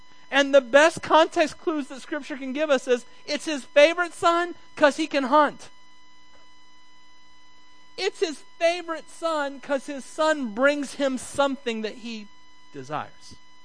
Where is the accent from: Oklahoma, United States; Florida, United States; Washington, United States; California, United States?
Florida, United States; Wauchula; I'd like to tell people I'm from Miami, but I only spent a little bit of time there. So the truth is I'm a Wachulian, as much as I want to deny it at the bottom of my heart.